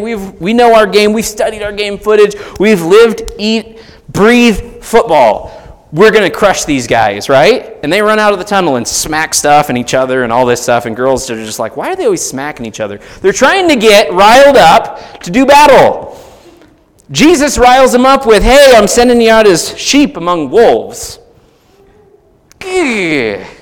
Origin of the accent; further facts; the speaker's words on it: Iowa, United States; Now, I like football. I'm from Iowa.